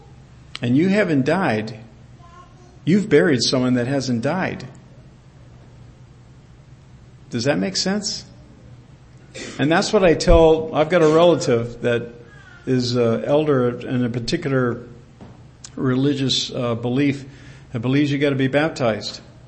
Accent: Clermont, Florida, United States; Someone's from Claremont, Florida, so I'm from Claremont too.

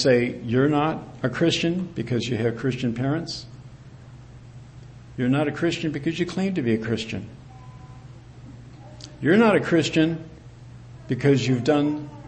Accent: Clermont, Florida, United States; Someone's from Claremont, Florida, so I'm from Claremont too.

